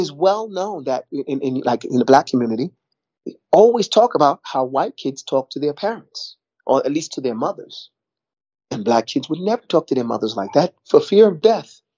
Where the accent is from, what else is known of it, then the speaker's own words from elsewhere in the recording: New York, United States; I'm a New Yorker. Most New Yorkers speak Spanish as our second language, but it's not even our second language. We learned it the same time we learned English.